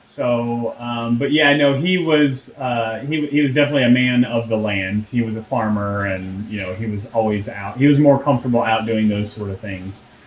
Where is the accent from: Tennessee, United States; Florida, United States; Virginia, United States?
Tennessee, United States; Knoxville; also born or lived in Greensboro, North Carolina / Nashville; From the age of 5 on, I've been in Knoxville, except for my 8th grade when I lived in Nashville.